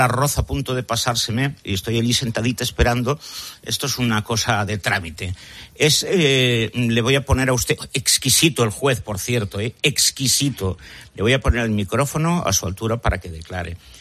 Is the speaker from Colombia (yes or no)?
no; Spain; Y a mí no me gusta, como español, ver a la mujer del presidente del gobierno sentada allí.